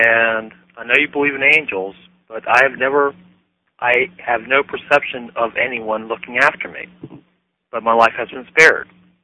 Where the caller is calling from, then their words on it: Hyattsville, Maryland, United States; I'm calling from Hyattsville, Maryland.